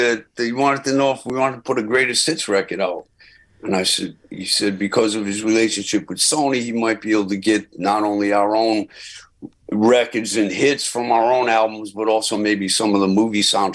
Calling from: Rhode Island, United States; Greg, how you doing? I'm calling you from Rhode Island.

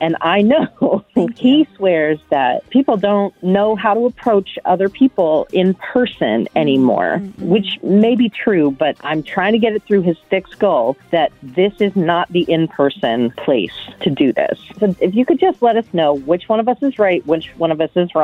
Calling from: Baltimore, Maryland, United States; from Baltimore.

